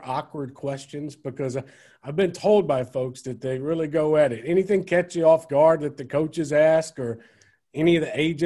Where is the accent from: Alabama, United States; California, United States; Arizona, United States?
Alabama, United States; Mobile; That's my hometown, so I grew up going to the Senior Bowl, covering the Senior Bowl, watching it, and everybody from the NFL emerges to Mobile